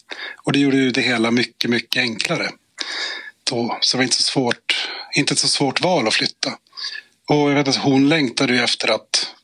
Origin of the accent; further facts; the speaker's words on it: Stensätter, Västernorrland County, Sweden; Ja, den ligger ju på andra sidan älven från Stensätter där jag växte upp.